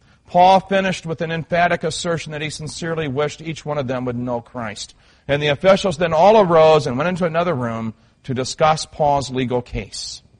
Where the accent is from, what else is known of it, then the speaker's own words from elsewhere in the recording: Midwest, United States; As I was growing up in the Baptist circles I grew up in the Midwest